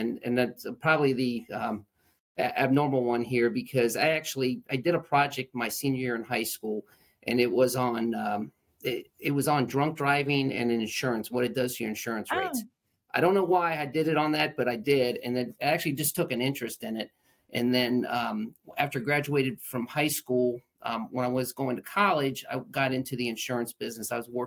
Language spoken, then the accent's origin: English; Columbus, Ohio, United States; now in Cincinnati, United States; I was from Columbus originally, but moved my family down to the Cincinnati area and took the sales role.